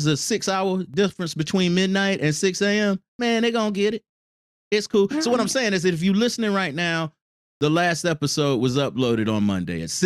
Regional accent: Tallahassee, Florida, United States; And you don't understand that I'm from Tallahassee. I'm just as country. My granddaddy had a farm.

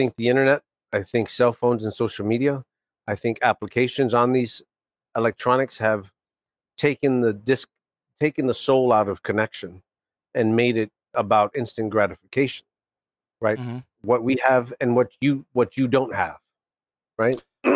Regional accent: New York City, New York, United States; When I moved back to East Harlem, I grew up in East Harlem. That's one of the not so good areas of Manhattan

